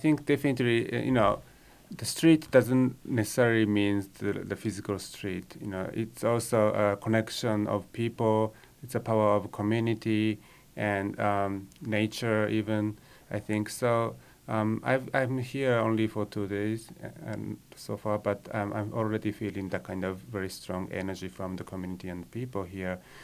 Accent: Tokyo, Japan; So I was born and raised in Tokyo. And then when I was a teenager, there was a big trend of street culture from New York.

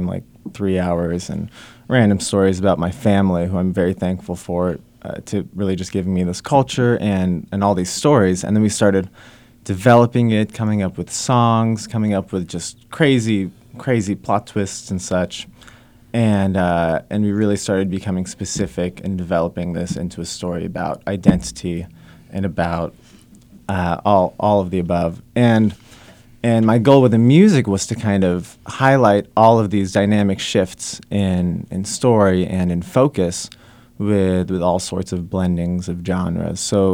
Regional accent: Wichita, Kansas, United States; I was born and raised actually in Wichita, Kansas, and my parents are from Lebanon, and they came during the Lebanese Civil War. And so we became Kansas people

